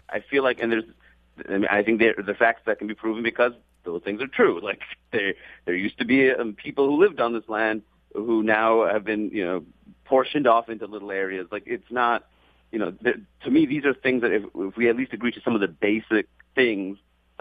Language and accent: English; Queens, New York, United States; I grew up in Queens, New York. I grew up with everybody in the world.